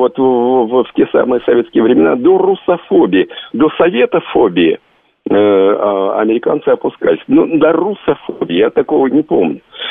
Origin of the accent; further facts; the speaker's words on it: Kupavna, Moscow Oblast, Russia; я из Купавны, и я прекрасно помню, мне было 10 лет